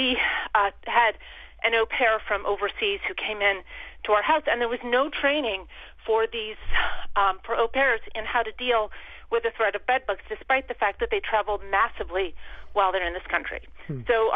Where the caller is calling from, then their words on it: Belmont, United States; Hi, I'm calling from Belmont.